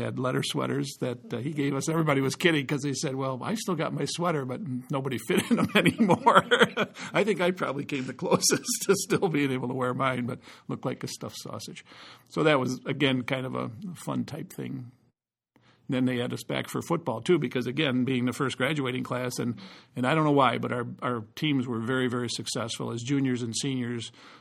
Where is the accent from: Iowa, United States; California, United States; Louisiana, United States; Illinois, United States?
Illinois, United States; Mount Prospect; I'm from Illinois and played in Mount Prospect, Illinois, and it was an interesting situation.